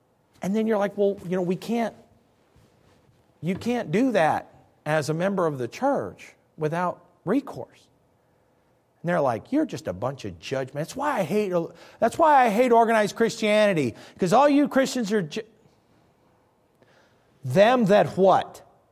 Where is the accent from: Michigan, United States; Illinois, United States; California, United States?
Illinois, United States; Now, I'm from Illinois.